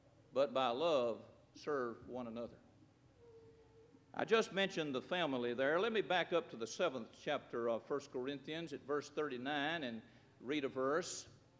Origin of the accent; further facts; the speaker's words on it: United States; We need to thank God for America. I'm glad I'm an American.